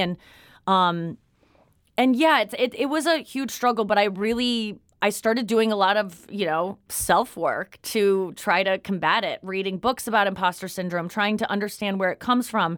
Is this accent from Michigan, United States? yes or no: no; Kirkwood, Missouri, United States; Everyone around me seemed to, you know, growing up in Kirkwood. It's really about, like, how, you know, in St. Louis, what high school did you go to?